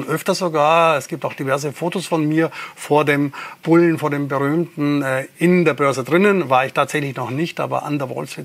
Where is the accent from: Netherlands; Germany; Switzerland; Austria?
Austria; Carinthia; Ich bin ein gebürtiger Kärntner. Ich komme vom Land, also nicht einmal vom Land, sondern ich komme vom Berg. Ich bin wirklich aus einem kleinen Bergbauerndorf in Kärnten an der Grenze zu Osttirol und Italien aufgewachsen.